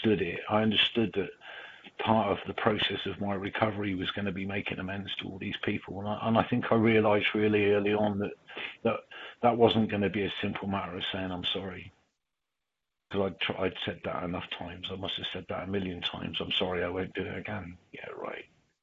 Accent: Taunton, South West England, United Kingdom; I went home to where I lived before I got, which is my hometown, which was Taunton in the West Country.

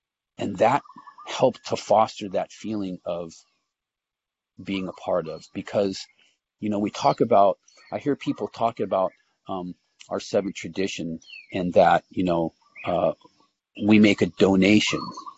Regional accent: Los Angeles, California, United States; Because growing up in Los Angeles with, 10 million people, whatever the population is there, you can get lost.

